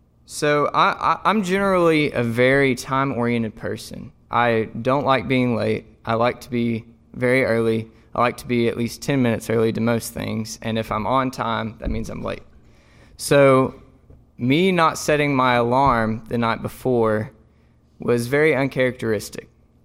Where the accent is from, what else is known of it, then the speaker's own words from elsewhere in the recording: Marion, Kentucky, United States; I'm originally from Marion, Kentucky. It's a small town in Western Kentucky, and my parents were the caretakers at Western Kentucky Youth Camp. We lived there for 5 years, and I lived in Marion my whole life